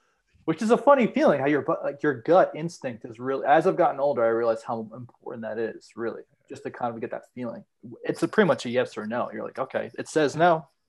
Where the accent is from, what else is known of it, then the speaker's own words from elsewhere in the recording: Long Island, New York, United States; now in Los Angeles, United States; And so I grew up in Long Island, and now I live in LA.